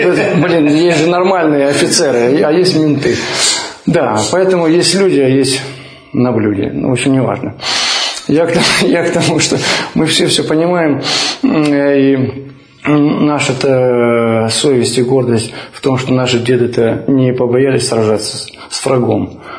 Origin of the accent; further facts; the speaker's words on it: Kharkiv, Kharkiv Oblast, Ukraine; я харьковчанин, и я, скажем так, коренной украинец. В моем роду были все украинцы Харьковской области. Черниговской, Донецкой, из нескольких поколений.